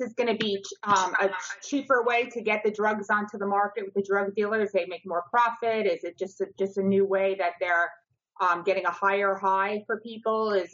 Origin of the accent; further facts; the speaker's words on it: New Jersey, United States; now in Florida, United States; I'm originally from New Jersey, but we're all here in Florida.